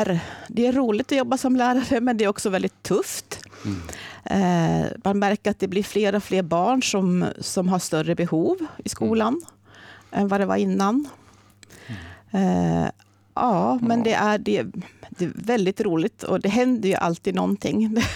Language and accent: Swedish; Norrsundet, Gävleborg County, Sweden; also born or lived in Sandviken / Stockholm; Jag är 60 år. Jag är uppväxt i Norrsundet. Bodde där tills jag blev 19 ungefär. Och sen bodde jag några år i Sandviken. Och sen bodde jag i Stockholm och sen jag flyttade tillbaka hit till Gävle 1990.